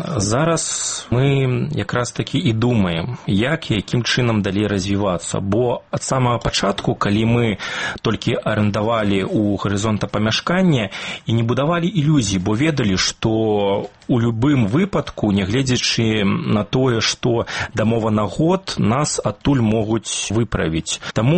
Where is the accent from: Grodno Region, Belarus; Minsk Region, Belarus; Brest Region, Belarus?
Grodno Region, Belarus; Lida; мой родны горад Ліда, дзе я нарадзіўся і вырас пасля студэнцкія гады ў горадзе Берасці